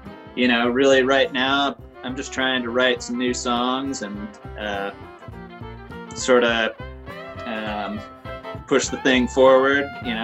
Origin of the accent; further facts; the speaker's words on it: Portland, Oregon, United States; growing up in Portland and in that scene.